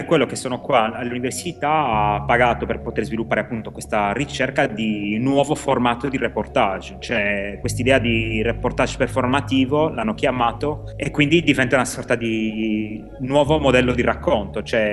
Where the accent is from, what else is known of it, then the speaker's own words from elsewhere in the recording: Sardinia, Italy; moved away as an adult; da quando ho 18 anni, praticamente mi sono trasferito dalla Sardegna e ho iniziato così a viaggiare.